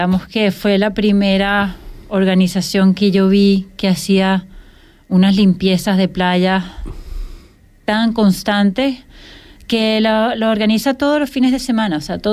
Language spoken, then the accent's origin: Spanish; Venezuela; now in Fuerteventura, Spain; Yo vengo de Venezuela.